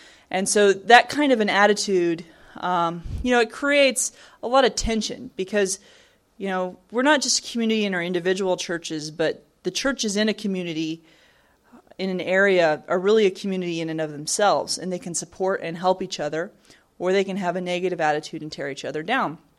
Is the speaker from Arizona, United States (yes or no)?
yes; Arizona, United States; And I'm from Arizona, and I had never actually been to South Carolina before I came out here.